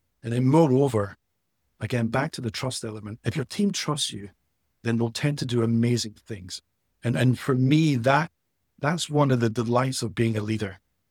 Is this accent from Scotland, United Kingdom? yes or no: yes; Edinburgh, Scotland, United Kingdom; I'm from Scotland. I'm from Edinburgh.